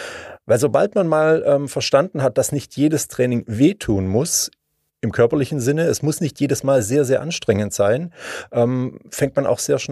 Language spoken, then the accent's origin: German; Mengen, Baden-Württemberg, Germany; war 6 Wochen später dann in meiner Heimat in Mengen selbst am Start. Als 12-Jähriger mit einer Sondergenehmigung.